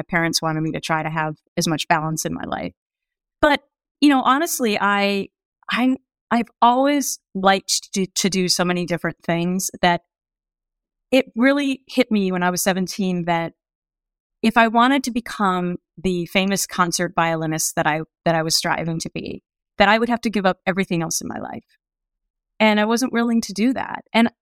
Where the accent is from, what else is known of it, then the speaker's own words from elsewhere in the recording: Minnesota, United States; Mom, I'm from Minnesota. That is not really a pageant state.